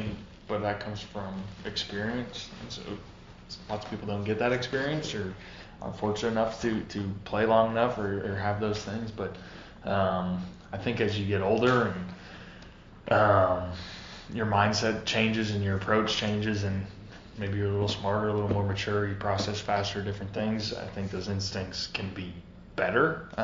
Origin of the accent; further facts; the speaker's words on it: North Dakota, United States; I was a Vikings fan growing up in North Dakota